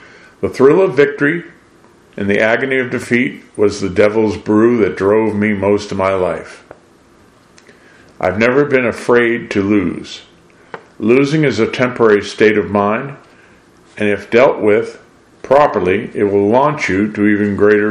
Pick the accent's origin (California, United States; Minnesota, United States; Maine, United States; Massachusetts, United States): Massachusetts, United States; Lexington; also born or lived in Boston / Northampton; I said, I was born in America. I was born in New England. I was even, I'll admit to New Hampshire folks, I was actually born in Massachusetts. You know, Boston. Grew up in Lexington and Northampton, New Hampshire.